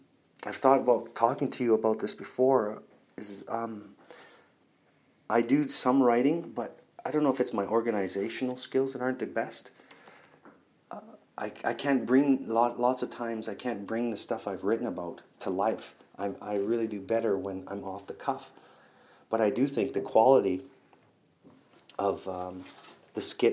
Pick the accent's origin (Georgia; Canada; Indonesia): Canada; now in United States; being a Canadian in the States with cellular data is the closest thing to sodomy.